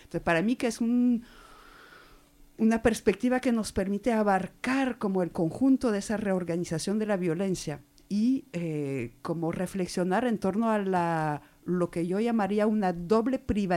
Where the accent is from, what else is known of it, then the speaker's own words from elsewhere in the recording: France; Bueno, yo como francesa me parece importante decirlo